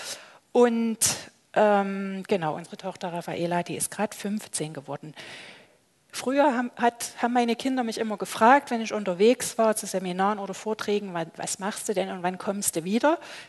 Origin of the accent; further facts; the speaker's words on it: Freiberg, Saxony, Germany; ich komme aus Freiberg, bin jetzt 20 Jahre in dem Beruf therapeutische Seelsorgerin